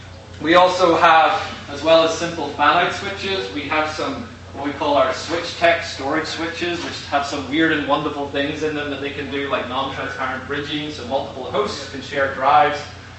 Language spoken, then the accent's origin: English; Belfast, Northern Ireland, United Kingdom; born there; Slieve Donnard is a mountain just south of where I was born in Belfast.